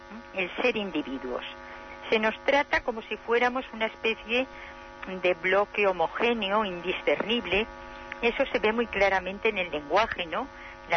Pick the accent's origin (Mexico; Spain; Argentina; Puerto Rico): Spain; Valencia, Valencian Community; La cocina en mi tierra, en Valencia, la cocina de los domingos y de las fiestas